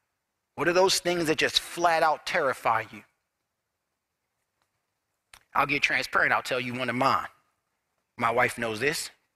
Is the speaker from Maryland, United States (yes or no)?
yes; Baltimore, Maryland, United States; I grew up in Baltimore City, and I'm a Marine.